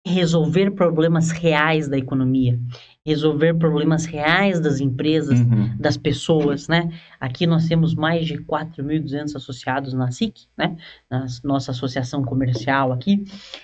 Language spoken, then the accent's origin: Portuguese; São Paulo, Brazil; now in Cascavel, Brazil; Porque eu e o Felipe aqui viemos de São Paulo, né?